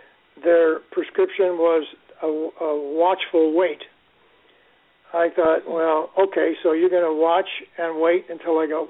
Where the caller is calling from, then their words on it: Fallbrook, California, United States; I'm calling from Fallbrook, California.